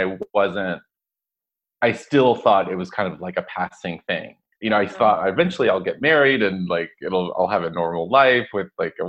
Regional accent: Dallas, Texas, United States; Yeah, I mean, I grew up in Dallas, Texas, as you know, and I grew up in a large Catholic family.

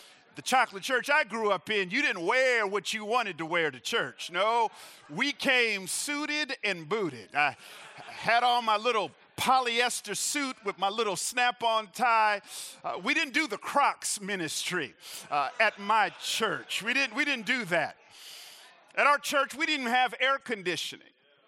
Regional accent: Atlanta, Georgia, United States; I grew up right here in Atlanta. I grew up on the south side of Atlanta in a chocolate church, an all-black church.

